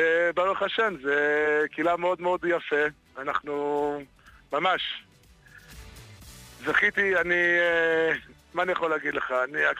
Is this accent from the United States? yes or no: yes; Baltimore, Maryland, United States; אני גדלתי בבולטימום